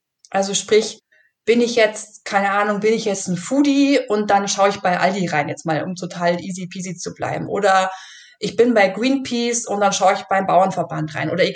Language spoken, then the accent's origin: German; Bavaria, Germany; ich komme jetzt wie gesagt aus dem Allgäu